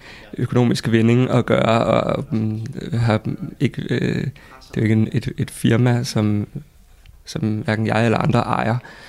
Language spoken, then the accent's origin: Danish; Thy, North Denmark Region, Denmark; Det er der også noget af det, der er med til at gøre mig stolt af, hvor jeg kommer fra, at der faktisk er plads til at lave sådan noget som live i Thy, selvom det er langt væk fra alting, siger folk.